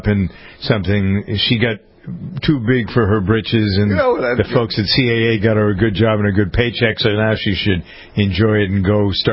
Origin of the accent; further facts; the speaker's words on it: Boston, Massachusetts, United States; Jennifer's from Los Angeles. I'm from Boston.